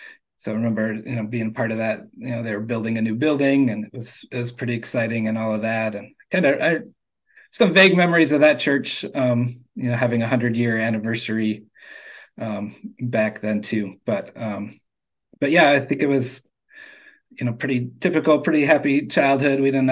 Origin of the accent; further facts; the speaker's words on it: Kalamazoo, Michigan, United States; So I was born and raised in Kalamazoo, so we're not quite Grand Rapids.